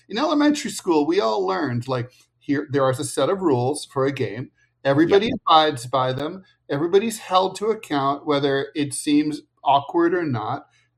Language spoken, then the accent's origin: English; United States; But I mean, it's embarrassing to me as an American.